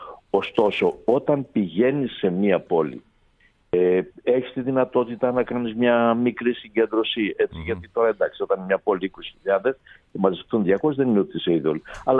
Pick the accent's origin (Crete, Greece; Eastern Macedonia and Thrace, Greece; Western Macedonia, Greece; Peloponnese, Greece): Peloponnese, Greece; σήμερα, ξέρω εγώ, πήγα στην Αρκαδία, την πατρίδα μου.